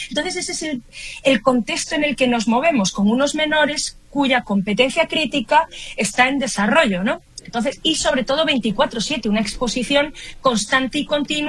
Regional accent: Spain; now in Santiago, Chile; Un gustazo estar aquí también conectada hoy desde Santiago de Chile, pero vengo de España

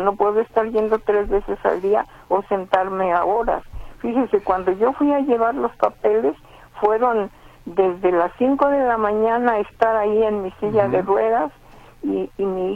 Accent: Nayarit, Mexico; Como hubo que traer, nosotros somos de Nayarit, hubo que traer el...

